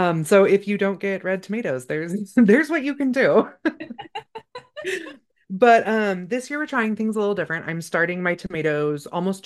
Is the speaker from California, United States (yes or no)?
yes; California, United States; I grew up in California